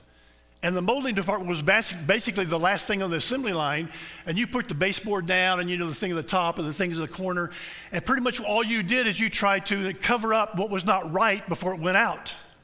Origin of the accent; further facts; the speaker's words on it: Tennessee, United States; We lived in West Tennessee. I grew up in West Tennessee.